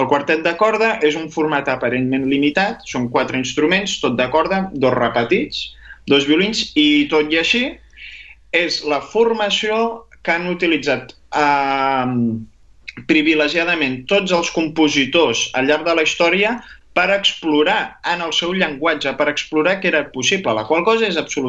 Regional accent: Sabadell, Catalonia, Spain; jo com a sabadellenc de tota la vida

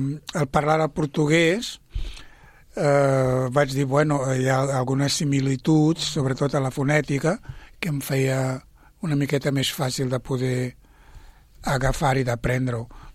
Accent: Mozambique; Catalan is a second language; now in Sabadell, Spain; jo sóc de Moçambic i vaig arribar a Sabadell fa ja 24 anys.

